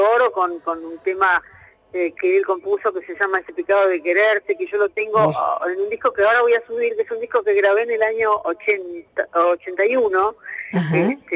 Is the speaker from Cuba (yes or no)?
no; Argentina; me considero argentina y muy orgullosa.